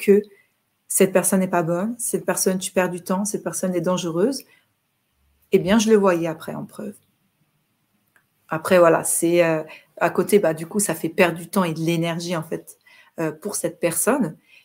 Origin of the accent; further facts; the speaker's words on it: Morocco; mon message que j'ai en tant que Marocaine, en tant qu'Africaine, puisque mes racines sont en Afrique